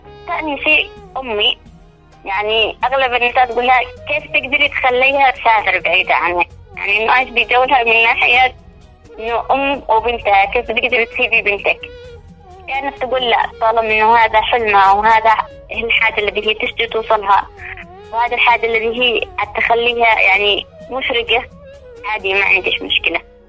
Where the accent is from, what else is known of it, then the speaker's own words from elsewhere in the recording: Yemen; ممكن أقول إنني أنا كطالبة يمنية مثلت بلادي على أحسن ما يمكن